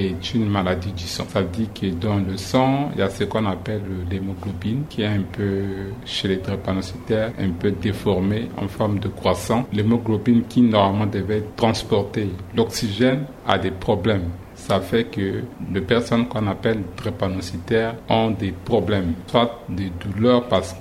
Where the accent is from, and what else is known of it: Central African Republic